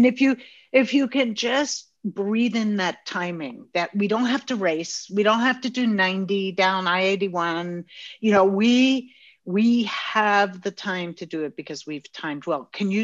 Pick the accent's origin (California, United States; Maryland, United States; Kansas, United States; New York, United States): New York, United States; I just drove to Texas. We're from New York.